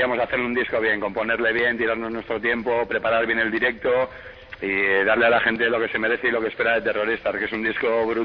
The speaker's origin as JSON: {"language": "Spanish", "town": "Castro Urdiales", "region": "Cantabria", "country": "Spain", "said": "Yo soy de Castro, de allí un pueblecito de Cantabria que está al lado"}